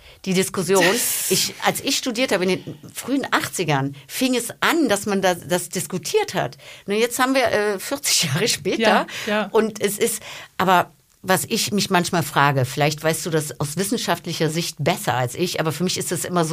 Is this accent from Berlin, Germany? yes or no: yes; Berlin, Germany; ich komme aus Berlin